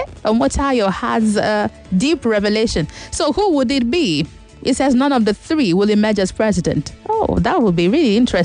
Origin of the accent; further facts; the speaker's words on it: Middle Belt, Nigeria; An enemy of the state tagged Obedient Movement as tribal, but I'm not Igbo. I'm from the Middle Belt and I support Peter Obi because he is prudent.